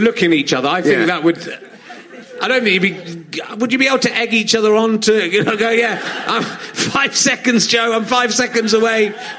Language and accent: English; Yorkshire and the Humber, United Kingdom; born there; I was born in Yorkshire, so I'm allowed to say that.